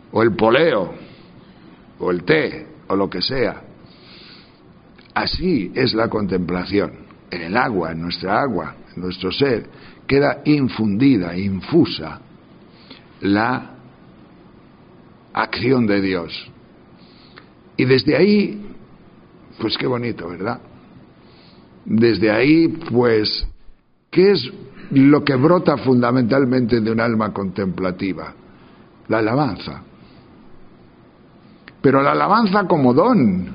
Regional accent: Tejerina, Castile and León, Spain; En Tejerina, que es mi pueblo, solo braman las vacas y los toros.

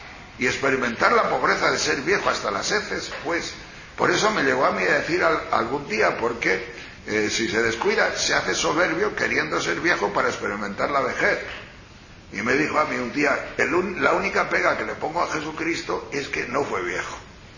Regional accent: Peñalver, Castilla-La Mancha, Spain; now in Móstoles, Spain; yo salí de Peñalver, pues la verdad es que Peñalver era mucho Peñalver. Y de repente a Móstoles, y además no sabíamos ni a lo que veníamos

